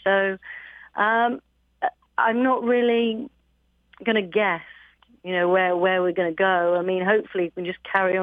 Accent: England, United Kingdom; You know, I'm English.

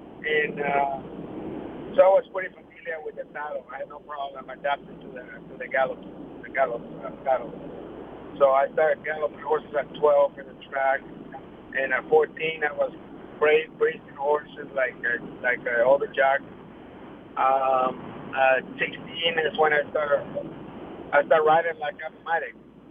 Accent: Tijuana, Baja California, Mexico; I'm from Tijuana, Mexico.

